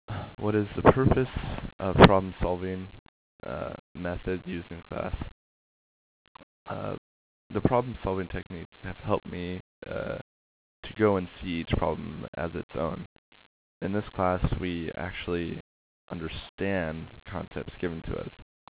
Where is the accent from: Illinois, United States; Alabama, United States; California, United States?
California, United States; Corcoran; born there; I was born in Central California in a little town called Corcoran.